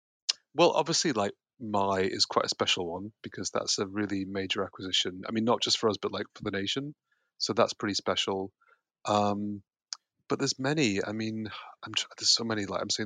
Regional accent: Yorkshire and the Humber, United Kingdom; as a teenager, early teenager, when I was growing up in Yorkshire

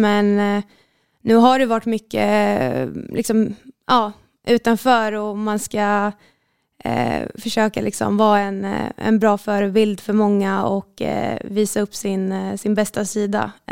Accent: Nyköping, Södermanland, Sweden; also born or lived in Linköping; now in Stockholm, Sweden; jag kom ju från början från Nyköping och sen spelade jag 5 säsonger i Linköping och sist kom jag nu från Vittsjö.

